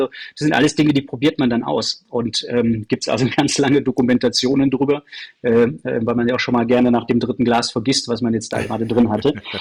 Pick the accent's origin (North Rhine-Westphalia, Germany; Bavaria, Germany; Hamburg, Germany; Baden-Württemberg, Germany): North Rhine-Westphalia, Germany; Aachen; wir sind beide aus Aachen, du hörst, dass ich kein Bayer bin